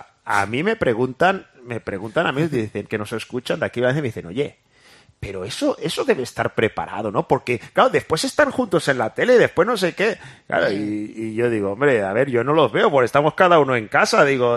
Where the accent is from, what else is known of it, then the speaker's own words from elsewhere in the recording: Valencia, Valencian Community, Spain; yo soy de Valencia